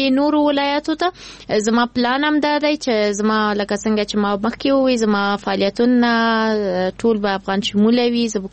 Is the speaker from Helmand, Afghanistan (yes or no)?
no; Kabul, Afghanistan; born there; زه په کابل کې زیږیدلی یم نو نه زه یعنې ځان د ټول افغانستان بولم